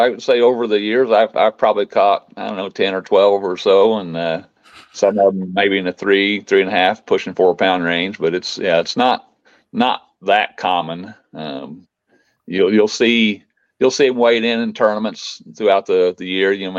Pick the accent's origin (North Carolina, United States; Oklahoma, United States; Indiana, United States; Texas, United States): Indiana, United States; Alexandria; Well, I'm from Madison County up Alexandria, Indiana, originally born and raised up there, and my folks and brother, sister-in-law still live in that area. I moved down to Seymour in 1990